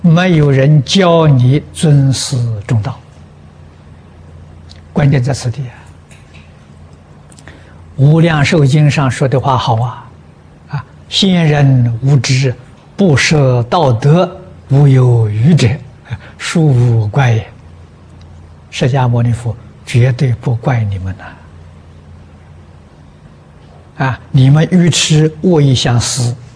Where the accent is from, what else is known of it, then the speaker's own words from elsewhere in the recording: Lujiang, Anhui, China; 我的家乡在安徽庐江